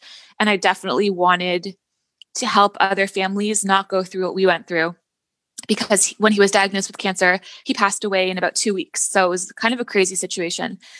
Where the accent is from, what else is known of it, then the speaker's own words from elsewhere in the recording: Canada; also born or lived in Netherlands; So, I'm from Canada. I grew up here and then I moved to the Netherlands for my postgrad work. So my master's and PhD, lived there for about 7 years